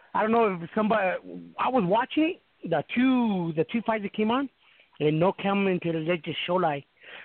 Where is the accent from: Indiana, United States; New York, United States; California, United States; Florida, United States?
California, United States; Stockton; No, I'm from Stockton.